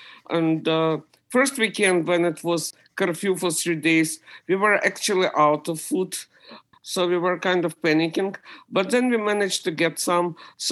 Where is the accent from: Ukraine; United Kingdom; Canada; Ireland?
Ukraine; also born or lived in Austria / Italy; now in United States; When we immigrated from Ukraine, we had to wait half a year in Austria and Italy in refugee camps.